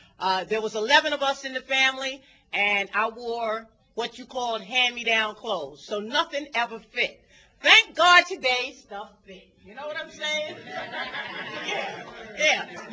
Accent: Harlem, New York, United States; I was raised in Harlem. I came from the era of wanting to be down

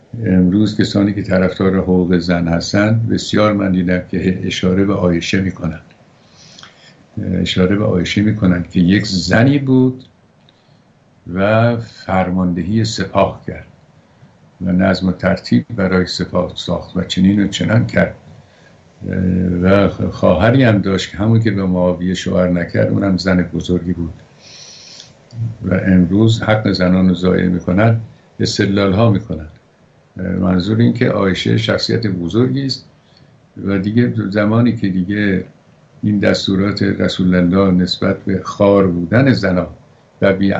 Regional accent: Iran; ما که ایرانیم و مهد تمدن

